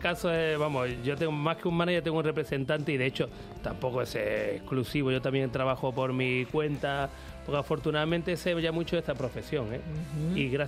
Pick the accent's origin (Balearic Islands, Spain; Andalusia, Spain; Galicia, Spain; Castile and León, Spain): Andalusia, Spain; now in Madrid, Spain; Yo, en Madrid, por ejemplo, es una ciudad en la que yo no me siento extraño. Sigo sintiéndome porque soy andaluz, pero me siento uno más de vosotros.